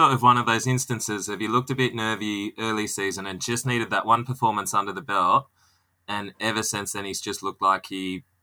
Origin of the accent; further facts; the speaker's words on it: Australia; I think being an Aussie, you sort of learn your cricket in the backyard first and foremost.